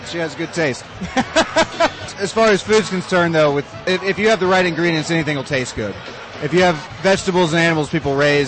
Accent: New Orleans, Louisiana, United States; but I grew up in New Orleans, and the symbol of New Orleans is a fleur-de-lis.

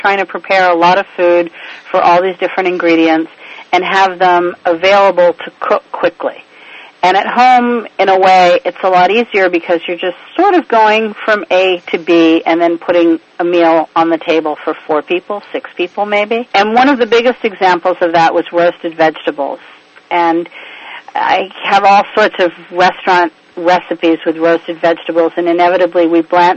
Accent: Beirut, Beirut Governorate, Lebanon; also born or lived in Cyprus / Spain / France / Italy; I grew up in Beirut, spent time in Cyprus, we spent time in Spain, we spent time in France, and primarily in Italy, where my parents bought a house and we really put down some roots.

